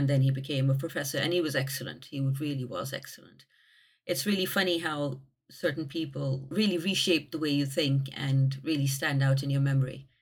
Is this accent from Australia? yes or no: no; Pakistan; when I grew up in Pakistan, I went to a convent when I was small, so I would be bilingual from the very beginning of my life, so to speak.